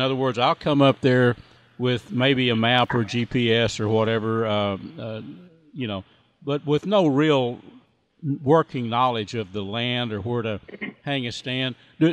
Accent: Texas, United States; That's the way I grew up in East Texas. I'm in my upper 60s

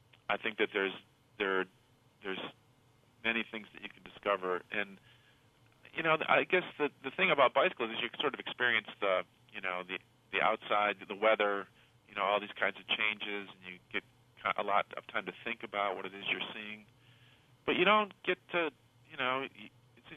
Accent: Jamestown, New York, United States; No. I'm from, I grew up south of Buffalo, Jamestown, New York.

